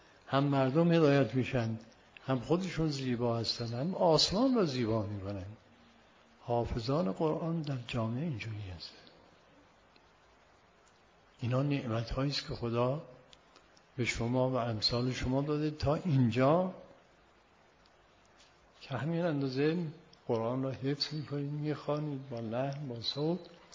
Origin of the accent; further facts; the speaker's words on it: Yazd, Iran; اجازه بدید من یه داستانی از شهر خودمون نقل کنم، دارالعباده ای از جزء شهرهای معروف دینیه، دارالعباده میگن.